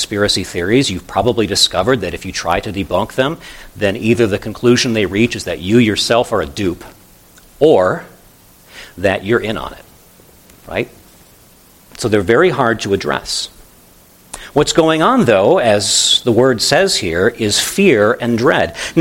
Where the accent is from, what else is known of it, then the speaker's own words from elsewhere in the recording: United States; This is one of my big concerns as an American, but also as a pastor.